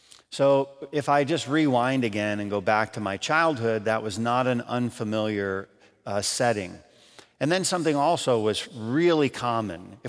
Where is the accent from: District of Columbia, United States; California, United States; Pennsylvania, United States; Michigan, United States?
Michigan, United States; Adrian; I grew up in Adrian, Michigan, which was akin to Mayberry, so it was pretty small town, but I grew up on this block.